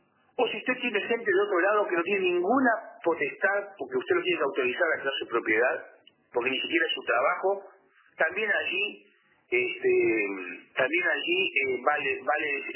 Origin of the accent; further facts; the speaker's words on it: Uruguay; me causa una profunda tristeza como uruguayo y como padre de familia